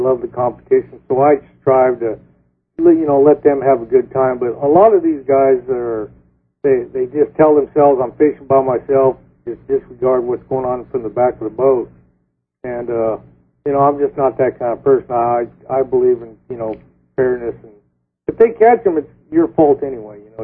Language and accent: English; West Coast, United States; now in Texas, United States; Well, being from the West Coast, sometimes they go to these lakes that fish deep, they're cold water lakes, and being from the West Coast, of course, that's an advantage